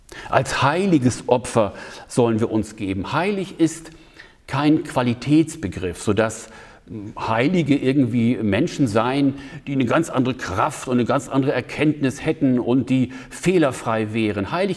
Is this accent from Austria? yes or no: no; Germany; Ich bin auf dem Land aufgewachsen, in der Nähe von Bremen. Bei uns fuhr nur der Schulbus, so zweimal am Tag.